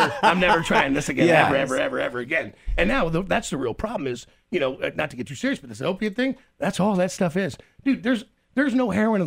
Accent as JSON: {"language": "English", "town": "Kansas City", "country": "United States", "said": "Sure, I'm from Kansas City. I do this all the time."}